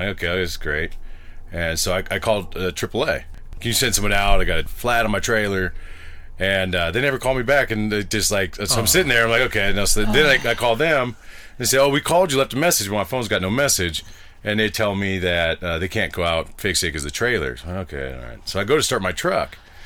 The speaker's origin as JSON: {"language": "English", "region": "California", "country": "United States", "said": "Well, I'm from the Bay Area in California."}